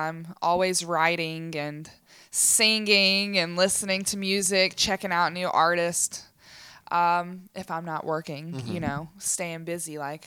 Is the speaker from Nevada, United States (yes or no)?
no; Baton Rouge, Louisiana, United States; I'm from Baton Rouge, but I work in New Orleans also.